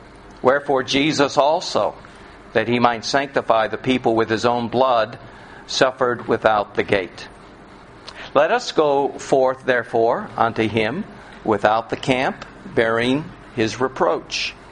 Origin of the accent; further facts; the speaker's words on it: Queensland, Australia; Even though we come from Queensland, even though we win the state of origin year after year after year